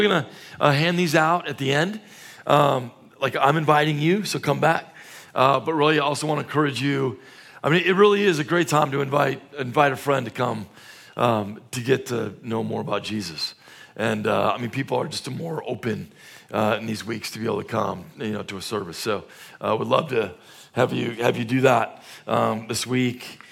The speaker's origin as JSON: {"language": "English", "town": "Chicago", "region": "Illinois", "country": "United States", "said": "And I'm from Chicago."}